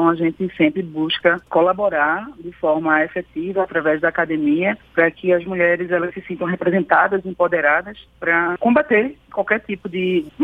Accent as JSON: {"language": "Portuguese", "town": "Recife", "region": "Pernambuco", "country": "Brazil", "said": "Todas nós da coordenação somos de Recife, Pernambuco."}